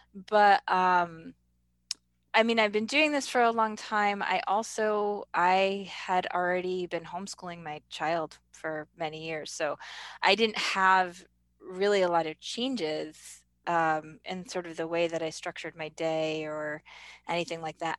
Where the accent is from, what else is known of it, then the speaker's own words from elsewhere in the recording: New York, United States; Like, as I grew up in New York State, and my husband grew up in the Chicago area